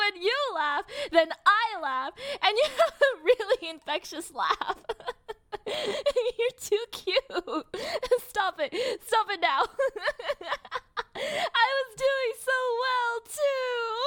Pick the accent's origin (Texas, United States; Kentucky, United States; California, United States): California, United States; I'm actually from California, so I'm, like, Californian